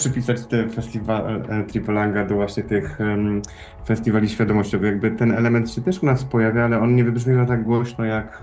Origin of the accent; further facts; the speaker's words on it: Silesian Voivodeship, Poland; no to jest też coś, co jest u nas na Śląsku